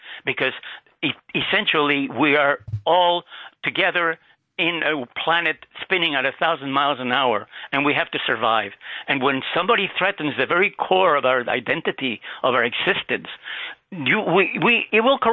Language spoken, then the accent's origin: English; Canada; As a Canadian person who loves America almost as much as I love my country